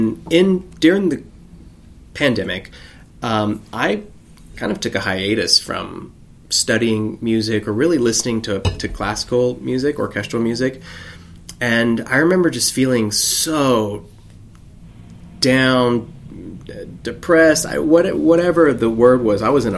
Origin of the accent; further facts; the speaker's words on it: Alabama, United States; And I grew up in Alabama, and you know, I went to a high school of, it was 90.